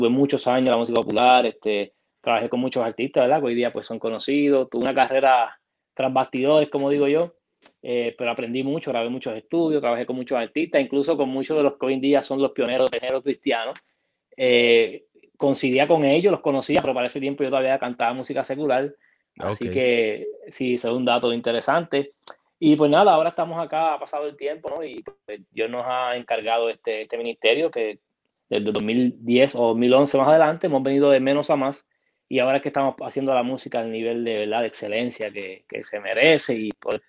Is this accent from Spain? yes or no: no; Arecibo, Puerto Rico; soy de natural de Arecibo, Puerto Rico. Allá, nací y criado allá.